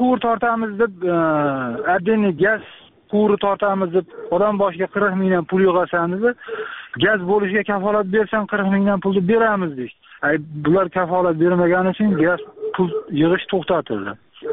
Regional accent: Bo'jay, Fergana Region, Uzbekistan; O'zbekiston Farg'ona oblasti, Tog' rayoni, Bo'jay qishlog'idan.

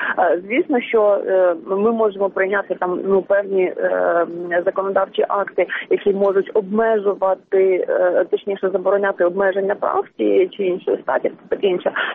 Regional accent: Dnipro, Dnipropetrovsk Oblast, Ukraine; я сама з Дніпропетровська

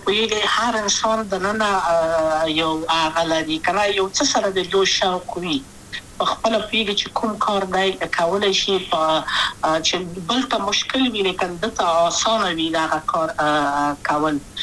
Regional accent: Kabul, Afghanistan; also born or lived in Wardak; د کابل په تخته پل سیمه کې یم او لویا شویم کابل کې

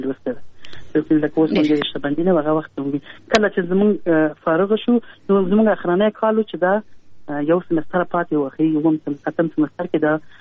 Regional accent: Kabul, Afghanistan; ما زه په کابل کې پیدا یم.

